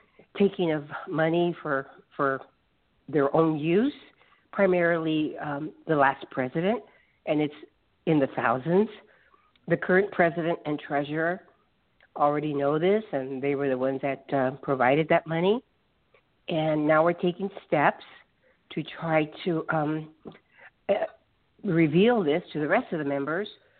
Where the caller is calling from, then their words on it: Los Angeles, California, United States; I'm calling from California or Los Angeles.